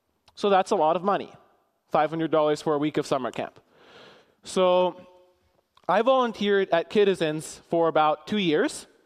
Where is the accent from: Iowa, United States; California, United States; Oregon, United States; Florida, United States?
California, United States; Palo Alto; And also Palo Alto, which is my hometown, is where the first computer was built.